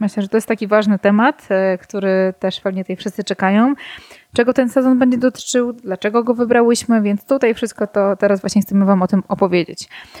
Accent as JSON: {"language": "Polish", "town": "Warsaw", "region": "Masovian Voivodeship", "country": "Poland", "tie": "born there", "lives_now": "Ełk, Poland", "said": "Urodziłam się oryginalnie w Warszawie. Od 8 mniej więcej lat mieszkam na Mazurach w Ełku"}